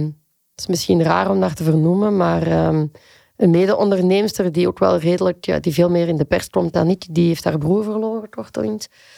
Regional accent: Hamont-Achel, Limburg, Belgium; En ik ben opgegroeid in Hamond-Achel. En dat is het Noord-Limburg. En dat is voor mij het einde van de wereld. En dan naar links. Tegen de Nederlandse grens.

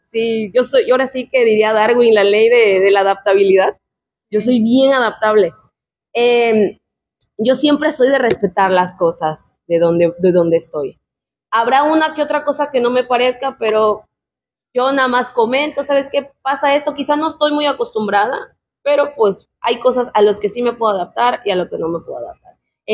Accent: Tabasco, Mexico; born there; now in Mérida, Mexico; En mi estado de residencia, yo soy tabasqueña de nacimiento, no existe biología marina

